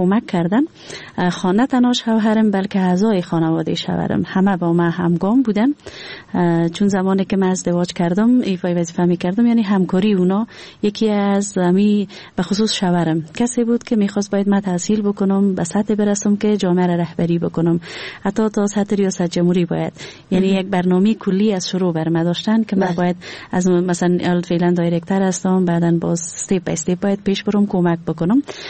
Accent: Kabul, Afghanistan; زمانی که نورستان مسلمان شده، یعنی چند پشت بیشتر کابل آمدن و ما کابل نشین شدیم و همینجا زندگی کردیم. بعدن هم باز بیرون از افغانستان بودیم زمانی که دوباره پس آمدیم.

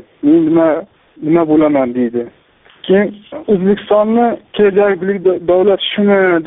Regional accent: Kashkadarya Region, Uzbekistan; Qashqadaryodanman, Ertobog' tumanidan, Anloq qishlog'idan bo'laman.

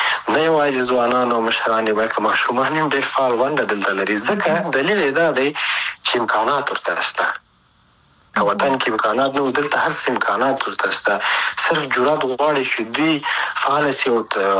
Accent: Afghanistan; لکه زه افغان یم د افغانستان سره که مینه ونه لرم

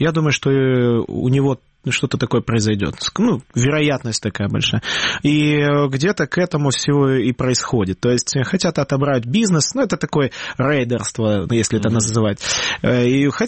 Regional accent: Ukraine; вот я не мог сказать, что я украинец

